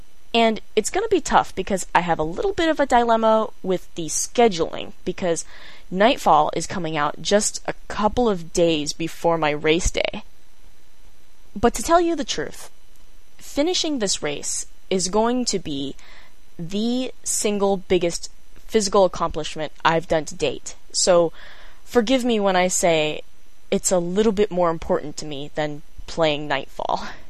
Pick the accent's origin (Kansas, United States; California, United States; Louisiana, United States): California, United States; San Francisco; born there; I'm 25, was born in San Francisco, but I've never actually lived